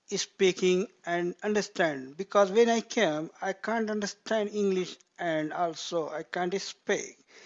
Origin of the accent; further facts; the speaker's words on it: Pakistan; English is a second language; moved away as an adult; I am from Pakistan. I came here 2014.